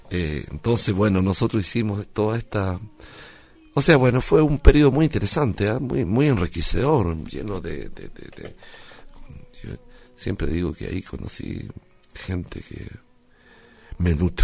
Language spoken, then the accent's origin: Spanish; Chile; Es la iglesia que yo amo de mi pueblo, o sea, la iglesia del pueblo chileno.